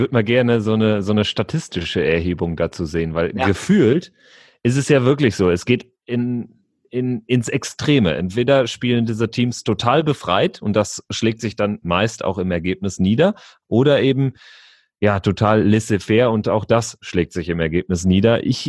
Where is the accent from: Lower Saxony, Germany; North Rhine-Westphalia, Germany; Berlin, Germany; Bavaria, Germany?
North Rhine-Westphalia, Germany; ich komme auch aus Westfalen